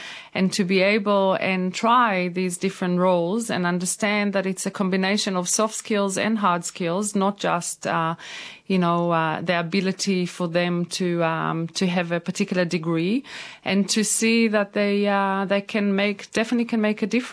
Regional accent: Israel; now in Australia; I'm originally from Israel and I moved to Australia about 11 years ago.

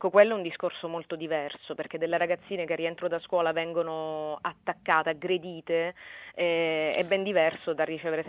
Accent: Messina, Sicily, Italy; Donne che vivono poi in tutte le città, fra Torino, Roma, Messina, da dove vengo io

